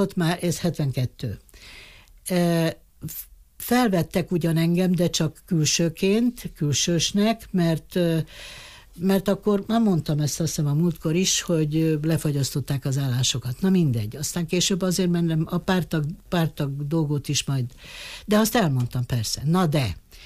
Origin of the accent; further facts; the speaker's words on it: Bistrița-Năsăud, Romania; természetesen az én szülőföldemen, hát azt ismertem, illetve ott tudtam legalább azt, hogy mit nem tudok. Tudod? Arról a Betlenről, Besztercéről, stb.